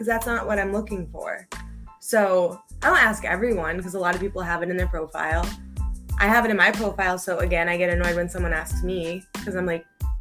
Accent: Boston, Massachusetts, United States; Oh, I'm from Boston, so I like the Patriots.

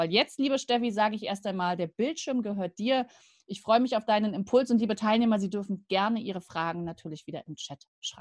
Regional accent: Rostock, Mecklenburg-Vorpommern, Germany; Meine Heimat ist Rostock

